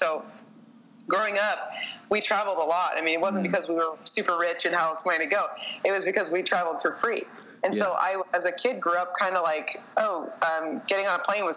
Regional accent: Omaha, Nebraska, United States; I grew up in Omaha and it's not super diverse, and it's just, you know, it's just any Midwest city.

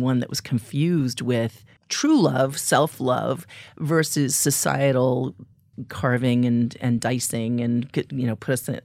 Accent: Flagstaff, Arizona, United States; now in New York, United States; When I got into New York, when I took that one way, when I came from Flagstaff and I moved into

